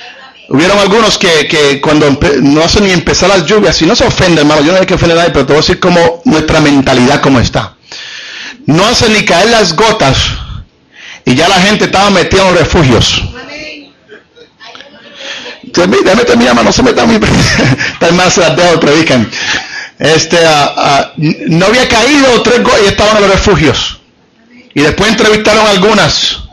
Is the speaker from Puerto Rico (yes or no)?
yes; Puerto Rico; yo doy gracias a Dios que somos puertorriqueños. Doy gracias a Dios de pertenecer a los Estados Unidos.